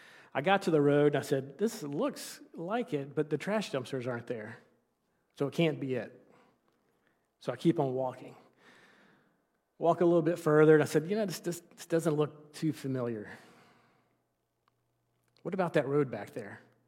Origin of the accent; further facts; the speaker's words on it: South Carolina, United States; now in Westford, United States; So this is the great state of South Carolina, my home state. And if you see this yellow pen here in the middle, that's where I grew up. It's a little bit north of Columbia, the capital.